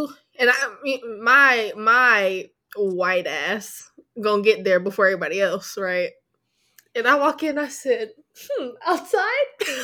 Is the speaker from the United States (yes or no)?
no; South Korea; you know, I'm not from here. I'm from Korea. Shout out Korea.